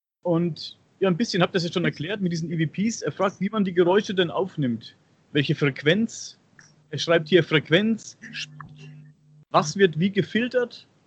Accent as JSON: {"language": "German", "town": "Coburg", "region": "Bavaria", "country": "Germany", "said": "wo ich herkomme, aus Coburg, die feste Coburg."}